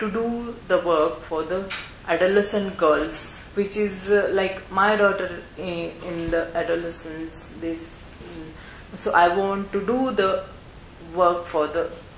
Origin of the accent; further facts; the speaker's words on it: India; English is a second language; from India. I'm living in Pune city in India